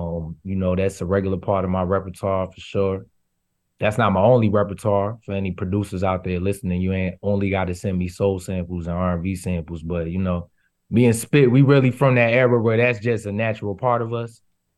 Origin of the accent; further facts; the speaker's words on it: East Coast, United States; Cause I came from the East Coast where I didn't even need a car. So I just, when I moved out there, I didn't even have a car.